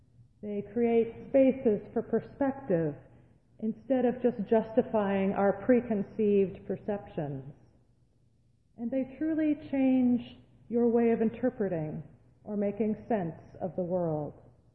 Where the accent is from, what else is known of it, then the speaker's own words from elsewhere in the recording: Ontario, Canada; I grew up here in the Ottawa Valley, and I thought mountains were the Gatineau Hills.